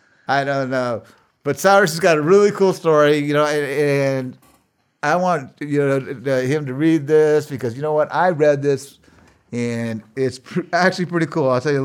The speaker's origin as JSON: {"language": "English", "country": "United States", "said": "just me because I'm an American, you know, we usually come up with these ideas and the other countries redefine them and improve on them"}